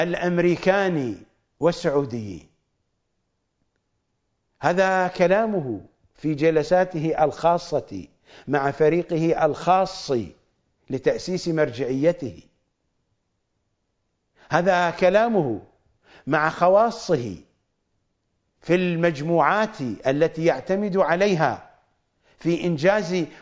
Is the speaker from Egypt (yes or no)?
no; Iraq; accent: Iraqi; سباريت في لهجتنا العراقية الشعبية يعني سرابيت